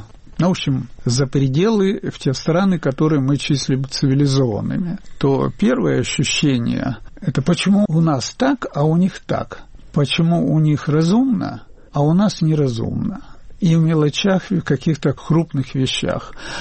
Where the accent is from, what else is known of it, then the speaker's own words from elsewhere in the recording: Azerbaijan; азербайджанец, имя азербайджанское, то отказываться от этого я не собираюсь, не хочу